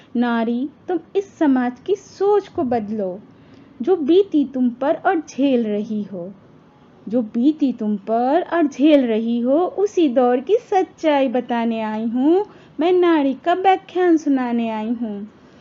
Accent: Noida, Uttar Pradesh, India; और मैं नोएडा से हूँ।

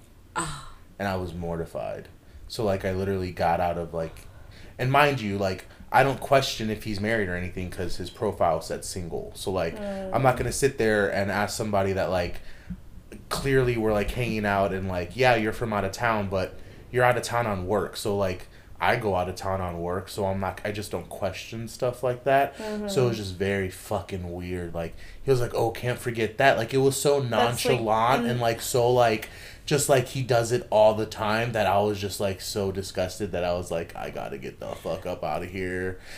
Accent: United States; Y'all, I am Mexican American.

